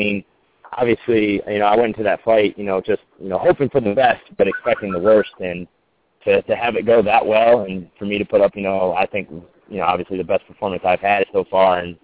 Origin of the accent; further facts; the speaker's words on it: New York, United States; now in Pacific Northwest, United States; I'm from New York originally, but I'm out here in the Pacific Northwest because of the Army.